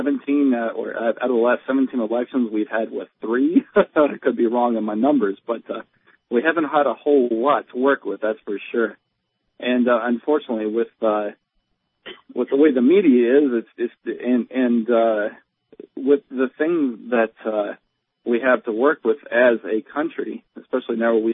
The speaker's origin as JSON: {"language": "English", "region": "New Mexico", "country": "United States", "tie": "born or raised there", "lives_now": "Virginia, United States", "said": "But I'm from New Mexico. I was born there. I actually live in southwestern Virginia"}